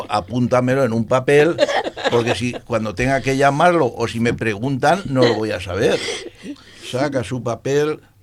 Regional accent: Elche, Valencian Community, Spain; moved away as an adult; soy de Elche. Yo sí, vine aquí con 18 años

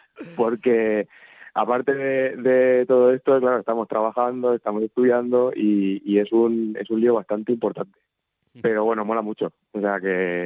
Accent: Petrer, Valencian Community, Spain; Arturo es de Monóvar, yo soy de Petrer

